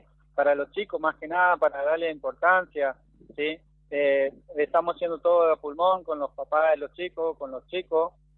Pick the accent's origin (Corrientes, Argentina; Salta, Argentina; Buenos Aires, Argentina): Corrientes, Argentina; Curuzú Cuatiá; Soy de Curuzú-Cuatiá, nativo allá, y hace 2 años que estamos acá